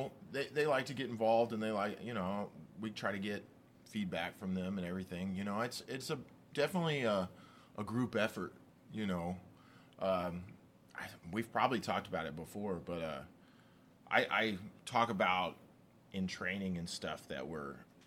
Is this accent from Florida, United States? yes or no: no; Texas, United States; because we're Texan, we have, you know, fresh chilies over here, and we have papayas